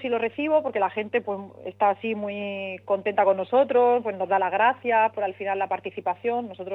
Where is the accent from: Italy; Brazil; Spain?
Spain; Torrenueva, Andalusia; now in Salobreña, Spain; Yo proyecté mi vida aquí desde el 2005 y desde entonces, ¿por qué no? Pues yo soy de Torrenueva, es donde me he criado, pero siempre me ha encantado Salobreña